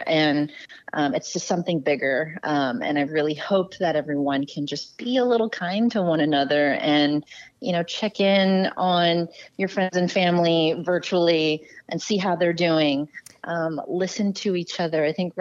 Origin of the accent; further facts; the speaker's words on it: Los Angeles, California, United States; now in San Francisco, United States; I am. Yeah, I live up here, but I grew up in Los Angeles, so I kind of spend my time between both cities.